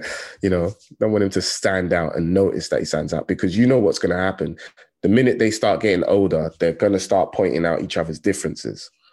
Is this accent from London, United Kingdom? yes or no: yes; Tottenham, London, United Kingdom; you know, and I lived in Tottenham. I grew up in Tottenham. So to see a white person was rare.